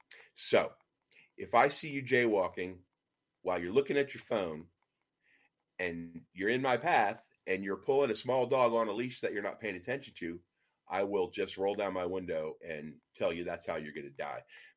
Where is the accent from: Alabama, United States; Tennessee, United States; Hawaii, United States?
Tennessee, United States; Nashville; also born or lived in Miami; now in Beverly Hills, United States; I started off in Miami, then Miami Beach, then back to Nashville, Tennessee, where my hometown, yeehaw, Nashville, Tennessee, where I tended bar for many years